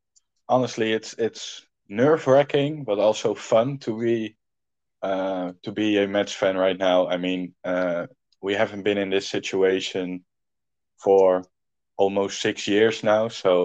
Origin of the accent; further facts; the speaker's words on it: Netherlands; English is a second language; As many now know, I'm from the Netherlands.